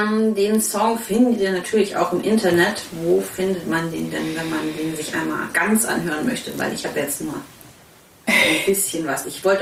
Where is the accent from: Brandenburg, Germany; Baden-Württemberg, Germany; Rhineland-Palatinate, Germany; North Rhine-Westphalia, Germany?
Baden-Württemberg, Germany; ich komme ursprünglich aus Schwaben